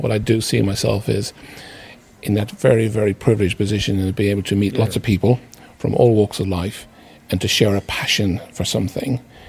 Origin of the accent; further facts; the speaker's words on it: Dublin, Leinster, Ireland; when I was a young boy, I grew up in Dublin, in South Dublin.